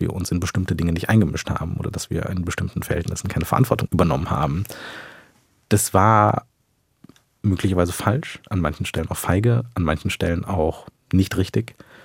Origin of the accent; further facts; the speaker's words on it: West Germany, Germany; Was das für uns bedeutet, als Westdeutsche, die sehr lange in Frieden, Freiheit und Wohlstand gelebt haben.